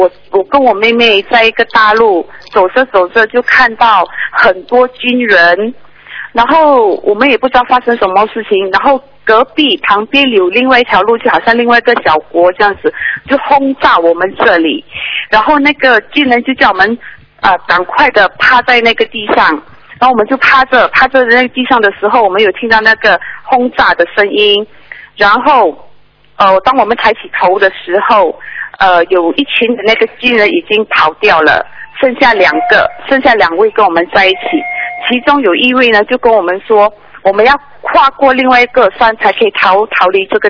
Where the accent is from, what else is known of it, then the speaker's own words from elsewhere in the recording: Malaysia; 我是马来西亚的。